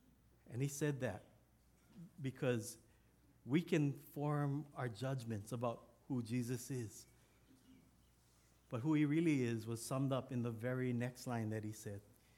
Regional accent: Hawaii, United States; first language Hawaiian Pidgin; he's speaking my first language, Pidgin, and I can always understand.

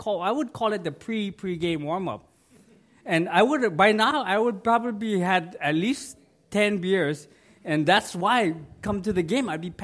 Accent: Hawaii, United States; When I go vacation and they ask me, where are you from? I say, oh, I'm from Hawaii.

